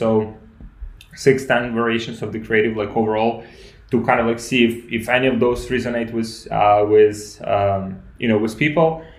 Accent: Ukraine; I'm from Ukraine.

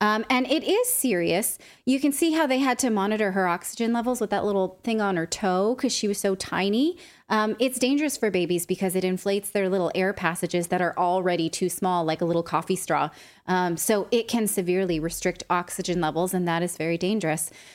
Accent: California, United States; And me, I'm from the San Francisco Bay Area.

